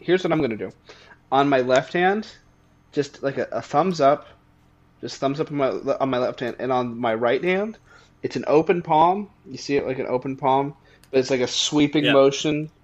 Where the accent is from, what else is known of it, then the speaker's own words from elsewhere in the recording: Ireland; I am Irish. I am an Irish person.